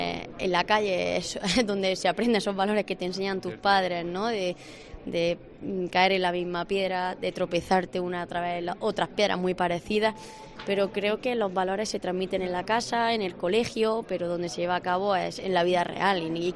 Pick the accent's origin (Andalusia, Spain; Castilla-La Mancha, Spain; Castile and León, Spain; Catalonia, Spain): Andalusia, Spain; Granada; premio que todos los granadinos me otorgan, ¿no? Devolverme ese cariño que yo le doy y para mí, que llevo mi tierra por bandera